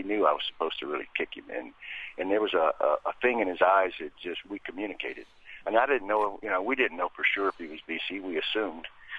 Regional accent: the South, United States; I grew up in the South during segregation, so I didn't really interact with many different cultures. It was a small town, and there weren't very many people from other cultures there.

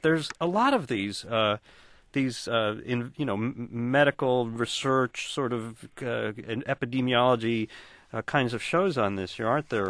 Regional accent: New York, United States; I'm a New Yorker.

